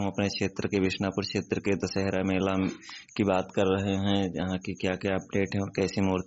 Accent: Raniyapur, India; तो शुरुआत करते हैं अपने गांव से, हमारे गांव में रनियापुर में

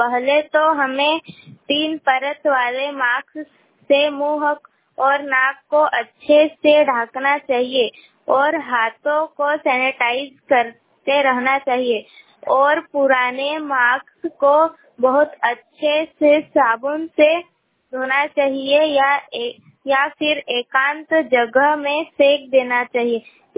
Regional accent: Gandhawal, Madhya Pradesh, India; मैं पाटी तहसील के ग्राम गंधावल की निवासी हूँ।

